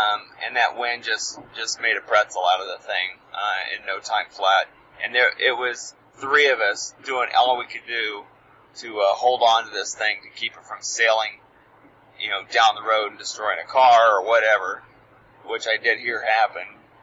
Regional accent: Missouri, United States; I mean, I come from Missouri

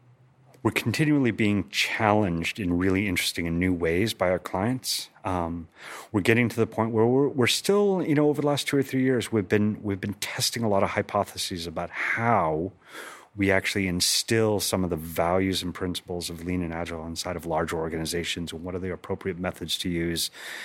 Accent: California, United States; born there; also born or lived in Alaska; I was born and raised in First Alaska. My parents were both academics and going to the University of Alaska to get their graduate degrees. We then moved to Southern California

